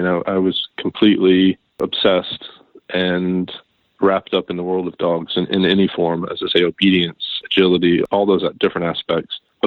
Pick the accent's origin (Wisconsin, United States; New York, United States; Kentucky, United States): Kentucky, United States; Elizabethtown; born there; I'm American. I didn't grow up in England. I was born in Elizabethtown, Kentucky.